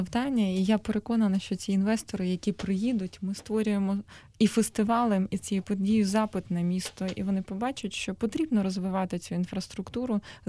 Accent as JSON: {"language": "Ukrainian", "town": "Cherkasy", "region": "Cherkasy Oblast", "country": "Ukraine", "tie": "born there", "said": "я сама народилася в Черкасах, до речі."}